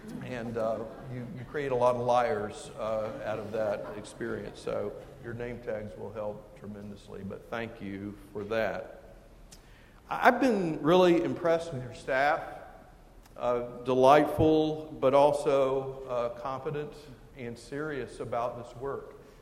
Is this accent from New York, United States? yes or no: no; Texas, United States; accent: Texan; also born or lived in Oklahoma; but I hail from Texas. You may hear it in the accent. When I was pastoring in Washington, D.C., they never let me forget it. But I was also reared in Oklahoma